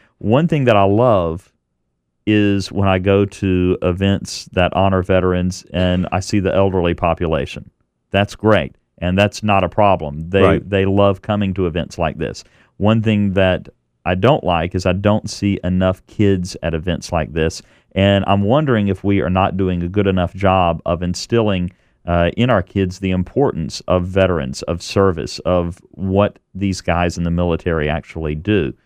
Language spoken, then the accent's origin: English; Soddy Daisy, Tennessee, United States; I'm from Soddy Daisy. It's flutist.